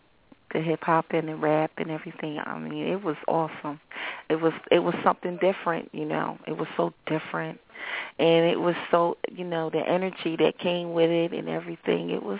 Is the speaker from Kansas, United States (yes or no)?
no; Wilmington, Delaware, United States; I'm from Wilmington. I'm from Wilmington, Delaware.